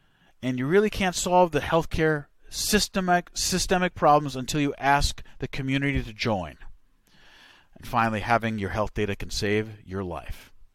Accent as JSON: {"language": "English", "country": "Estonia", "said": "my home country of Estonia."}